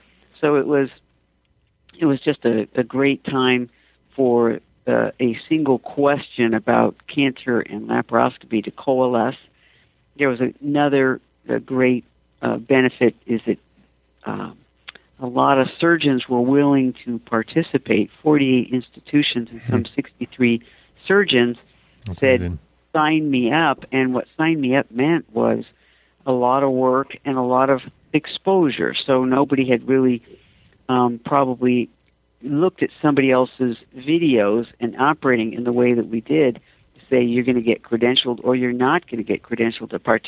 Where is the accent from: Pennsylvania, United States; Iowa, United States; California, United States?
California, United States; Los Angeles; So I grew up in Los Angeles, the daughter of an aerospace engineer and a social worker, but we migrated up to Washington State